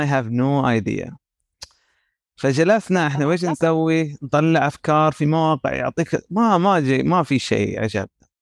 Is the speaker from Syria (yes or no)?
no; Saudi Arabia; أنا أتمنى أن أكون في السعودية شخصيا، يعني كوني سعودي،